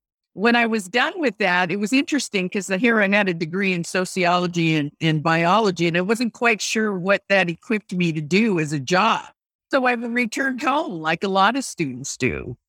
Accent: Japan; Whether it was my background of growing up in Japan and then experiencing the Vietnam War through my father's work

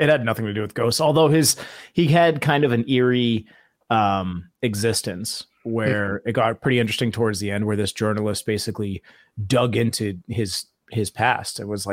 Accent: Connecticut, United States; now in Florida, United States; I know this is completely off topic, but I'm from Connecticut and moved to Florida.

